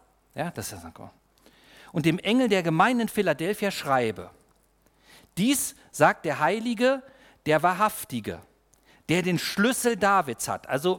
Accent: East Germany, Germany; ich bin ja in der DDR aufgewachsen mit den Adventisten der DDR

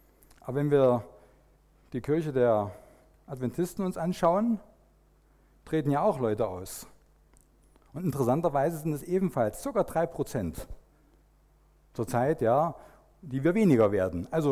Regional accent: Cottbus, Brandenburg, Germany; dann kommt man dort an, wo ich herkomme, aus Cottbus. Ganz an der polnischen Grenze.

